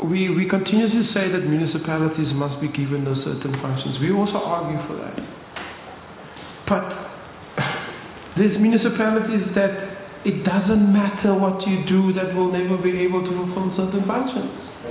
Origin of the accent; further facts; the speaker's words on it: Western Cape, South Africa; I come from Bontville in the Cape, a child of Bontville